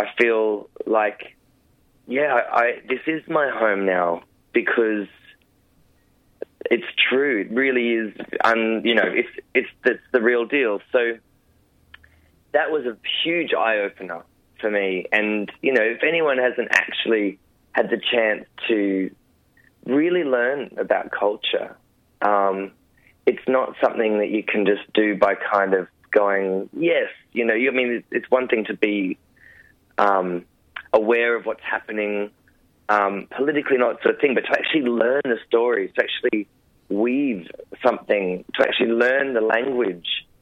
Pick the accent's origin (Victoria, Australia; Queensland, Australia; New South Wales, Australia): Queensland, Australia; Logan City; because I grew up in Logan City in Queensland, which is very, very suburban.